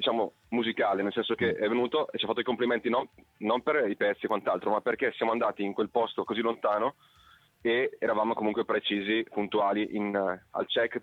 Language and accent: Italian; Bergamo, Lombardy, Italy